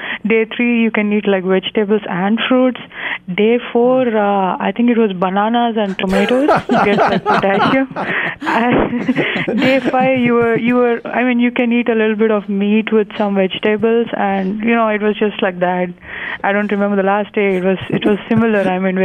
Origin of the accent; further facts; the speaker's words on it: India; English is a second language; now in United States; So me being an Indian, like, obviously I cannot eat the American food all my life, right?